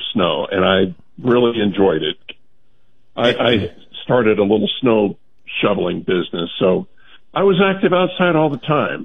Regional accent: Iowa, United States; Iowa. Yes, sir.

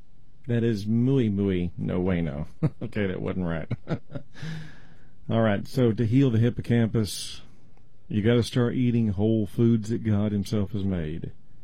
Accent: Roy, Utah, United States; When I was a boy growing up in Roy City, my mother's relatives, Aunt Lola and Aunt Bernie, they had a large pomegranate tree in their yard

